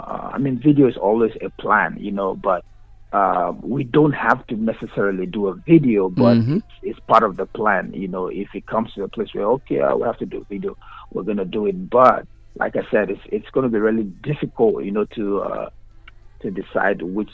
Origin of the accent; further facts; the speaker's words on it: Benue, Nigeria; So I'm from Nigeria. I'm from Benue State.